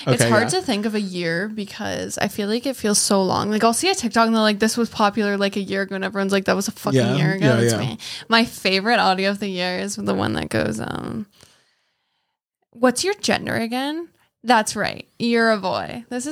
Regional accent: Canada; I'm Canadian. I can say whatever I want.

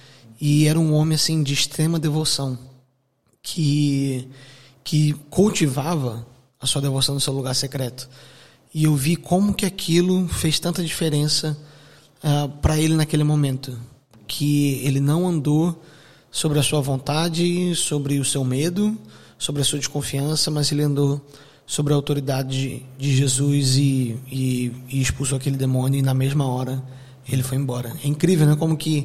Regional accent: Rio de Janeiro, Brazil; Eu sou do Rio de Janeiro

